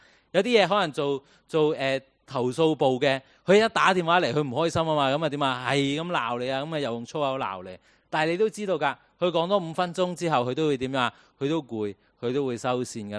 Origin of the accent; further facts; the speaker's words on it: Hong Kong; 就算我哋香港人啊，而家翻工啊，翻朝九晚七